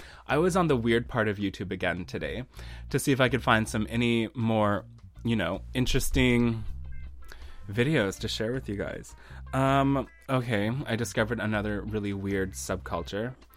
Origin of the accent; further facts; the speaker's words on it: Canada; And, you know, even though we're Canadian, we live just a couple hours outside of Seattle.